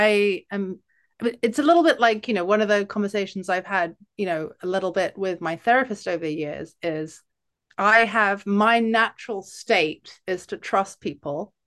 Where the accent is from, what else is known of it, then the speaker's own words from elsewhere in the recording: London, United Kingdom; now in Ohio, United States; I grew up in London